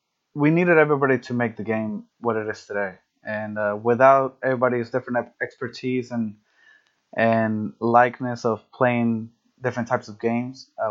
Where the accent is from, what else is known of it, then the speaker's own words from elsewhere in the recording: Venezuela; English is a second language; now in United States; Our home is Venezuela, or I was raised in Venezuela with my family.